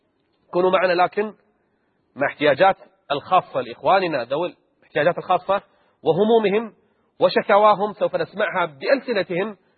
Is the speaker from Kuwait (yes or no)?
yes; Kuwait; حتى عندنا بالكويت ما يعطى كل المعاش